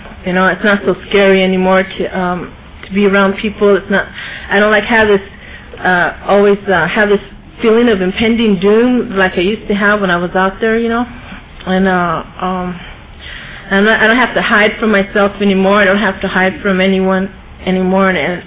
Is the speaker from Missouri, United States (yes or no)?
no; Salinas, California, United States; I'm originally from Salinas